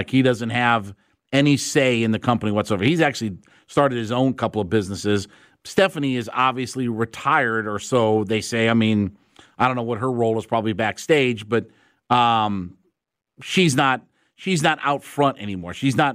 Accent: Northeast, United States; I grew up in the Northeast, so, again, that was what I was watching.

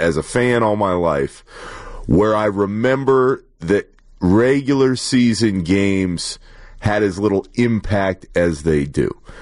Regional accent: Orlando, Florida, United States; I grew up in Orlando. I was lucky enough to go to the same school, kindergarten through 12th grade, with a majority of my friends.

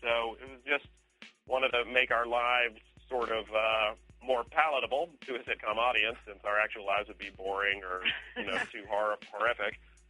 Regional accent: United States; And, I'm American, so I can't tell the difference.

